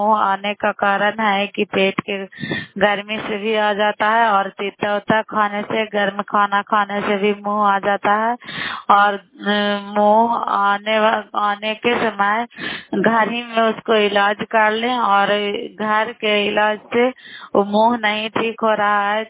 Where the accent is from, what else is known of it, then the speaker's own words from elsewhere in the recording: Bihar, India; नालंदा जिला कराई ब्लॉक की निवासी हूँ।